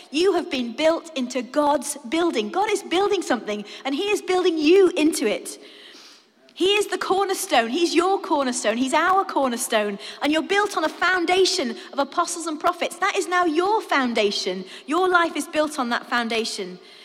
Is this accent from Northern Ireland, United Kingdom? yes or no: no; Crewe, North West England, United Kingdom; When I was brought up in Crewe, not many nations, and yet now the nations are here